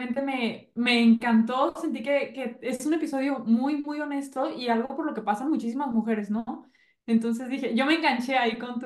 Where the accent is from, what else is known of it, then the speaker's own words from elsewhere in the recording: Guadalajara, Jalisco, Mexico; now in Vancouver, Canada; soy mexicana, entonces por eso México, Canadá, Estados Unidos, donde sea.